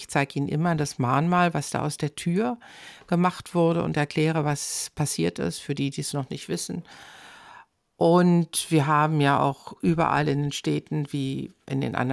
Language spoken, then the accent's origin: German; Berlin, Germany; Wenn ich an meine Heimatstadt Berlin denke, wo ich ja auch oft bin